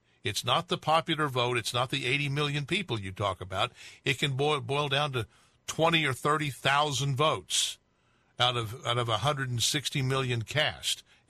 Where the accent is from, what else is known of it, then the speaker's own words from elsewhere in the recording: Tyler, Texas, United States; On the line, we have Pete in my hometown of Tyler, Texas.